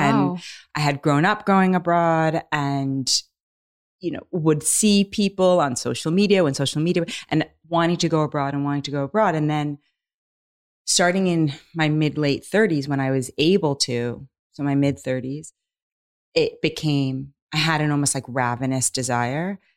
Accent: New York City, New York, United States; also born or lived in Los Angeles; I'm actually from New York City, but I did live in LA for 15 years.

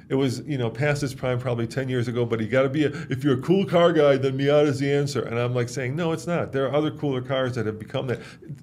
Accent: Midwest, United States; I grew up in the Midwest.

